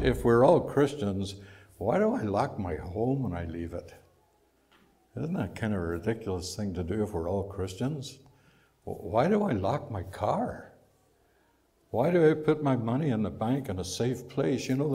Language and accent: English; Ireland; And of course, being Irish, we like to kid. I mean, what else can you do coming from Ireland?